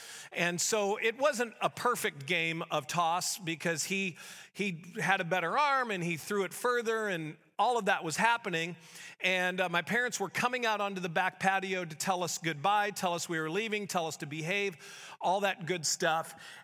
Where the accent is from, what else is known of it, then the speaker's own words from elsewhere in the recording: St. Louis, Missouri, United States; When my brother and I were little, we grew up in St. Louis